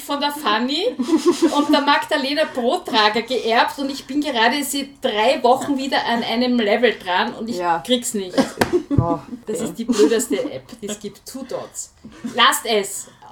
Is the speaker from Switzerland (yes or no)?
no; Vienna, Austria; ich bin in Hütteldorf aufgewachsen, also wirklich in so einem noch recht verschlafenen Eck.